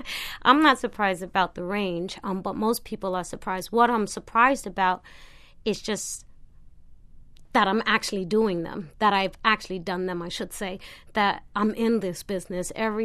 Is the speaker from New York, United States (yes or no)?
yes; Brooklyn, New York, United States; And that aspect of growing up in Brooklyn has stayed with me, is still with me.